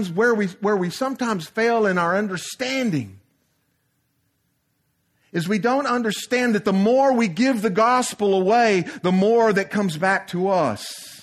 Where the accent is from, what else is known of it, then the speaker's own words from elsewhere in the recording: Monticello, Arkansas, United States; And I grew up in Monticello. Any of you ever been to Monticello? Yeah. There's a college there, right?